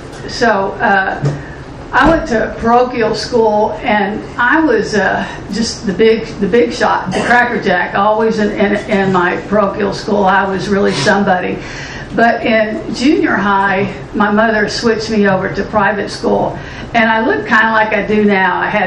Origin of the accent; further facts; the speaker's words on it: Corpus Christi, Texas, United States; I grew up in Corpus, and there's six of us kids.